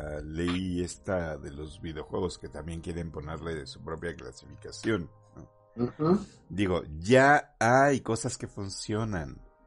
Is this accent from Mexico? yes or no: yes; Mexico; yo también me puedo poner a exigir como ciudadano mexicano